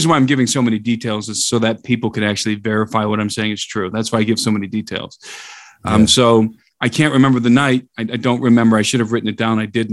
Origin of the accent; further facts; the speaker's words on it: Brook Park, Ohio, United States; now in Bozeman, United States; it happened in the city of Brook Park, Ohio, suburb of Cleveland, Ohio. That's where I grew up. And I grew up in Brook Park.